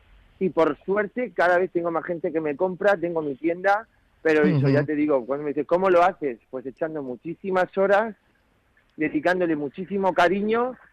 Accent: Spain; lo que somos diseñadores españoles nos encontramos con la dificultad de que no podemos competir con las grandes firmas internacionales

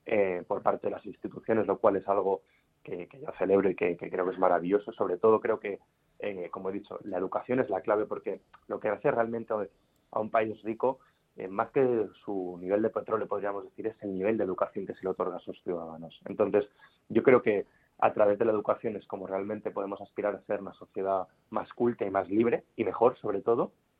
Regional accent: Spain; Yo soy español, ese es mi país del que estoy muy orgulloso, pero tengo una doble identidad evidentemente al ser español y ser judío

